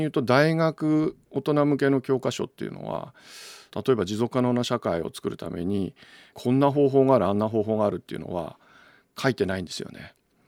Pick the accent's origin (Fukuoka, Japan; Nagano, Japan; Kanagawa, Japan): Kanagawa, Japan; Fujisawa; 2015年に、はい、私神奈川県藤沢市出身なんですが、はい、戻ってきまして、はい、もう今7年目ですかね、地元の大学で、うん、女子大におります。